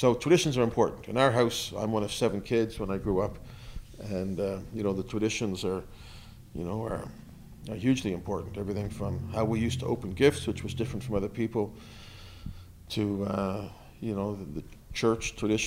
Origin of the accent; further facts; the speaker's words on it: Belfast, Northern Ireland, United Kingdom; now in Canada; the mayor of Belfast, my hometown in Northern Ireland.